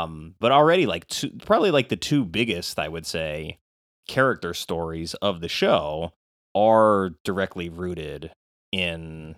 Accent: California, United States; And then, you know, growing up in California, it didn't, like, I didn't have a huge emotional reaction to it until much later.

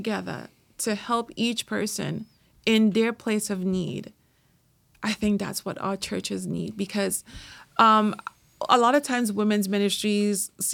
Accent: Trinidad & Tobago; born there; I was born in Trinidad, as you know, and we were colonized by the British.

